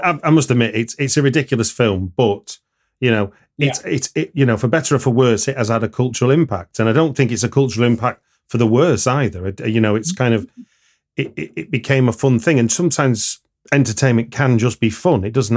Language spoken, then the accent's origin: English; United Kingdom; and I say this as a Brit who's in Europe